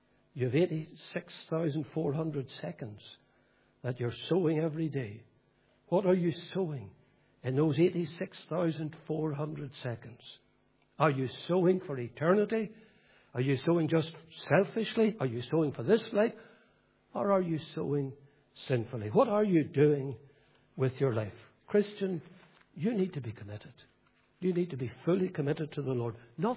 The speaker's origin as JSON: {"language": "English", "region": "Northern Ireland", "country": "United Kingdom", "tie": "born or raised there", "said": "Well, I say I grew up in County Fermanagh."}